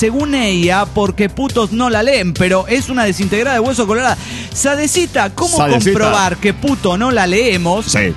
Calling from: Tijuana, Baja California, Mexico; de Tijuana, Baja California, México.

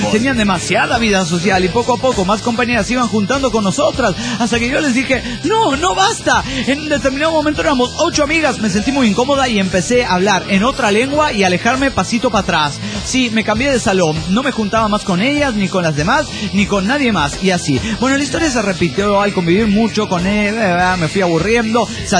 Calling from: Mexico City, Mexico; Les mando un saludo desde el acalorado DF mexicano.

